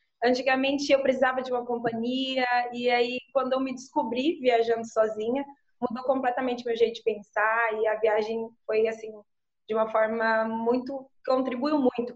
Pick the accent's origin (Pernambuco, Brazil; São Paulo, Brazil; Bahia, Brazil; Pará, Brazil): Bahia, Brazil; porque nós somos da Bahia, minha família é da Bahia.